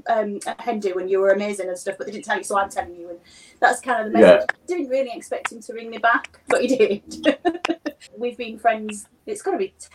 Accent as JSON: {"language": "English", "town": "Hull", "region": "Yorkshire and the Humber", "country": "United Kingdom", "said": "And then I'm from Hull originally, and there's magic clubs all around the UK."}